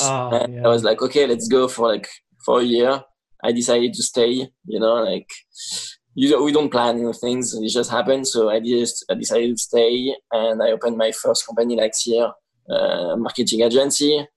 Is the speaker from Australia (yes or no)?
no; Nice, Provence-Alpes-Côte d'Azur, France; English is a second language; moved away as an adult; now in Los Angeles, United States; So, yeah, I moved like here like in 2012, like 8 years ago. I'm from France, Nice.